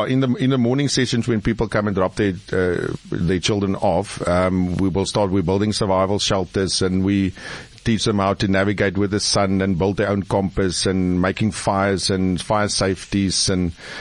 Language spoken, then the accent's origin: English; Oudtshoorn, Western Cape, South Africa; now in George, South Africa; I grew up in Oudtshoorn, we're based in George.